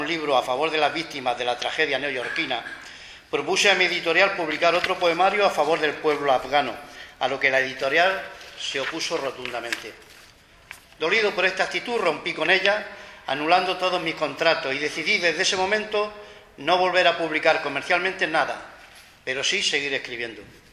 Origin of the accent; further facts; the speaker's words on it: Totana, Region of Murcia, Spain; born there; Nací aquí en Totana en el año 1945, en plena posguerra